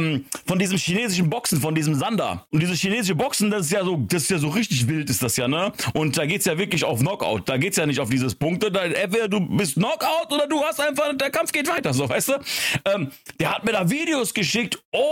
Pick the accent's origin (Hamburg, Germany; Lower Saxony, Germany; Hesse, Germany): Hesse, Germany; Frankfurt; also unsere Straße, wo ich aufgewachsen bin, die hieß Ben-Gurion-Ring. Die kennt man in Frankfurt, Bonamés.